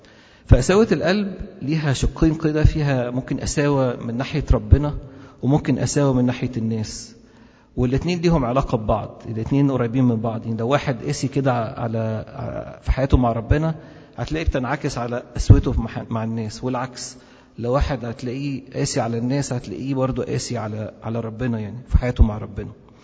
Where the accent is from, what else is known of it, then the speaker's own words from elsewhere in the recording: Egypt; واحنا كمصريين عندنا عاده كده